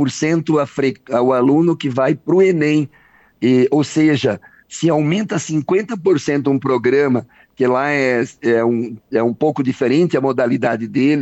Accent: Santa Catarina, Brazil; como educador, como catarinense

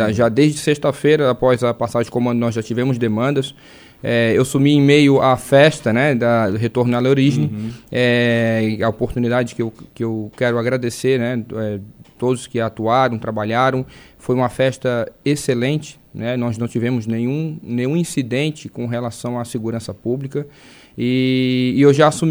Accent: Florianópolis, Santa Catarina, Brazil; now in Orleans, Brazil; Depois retornei a Florianópolis, que é a minha cidade natal.

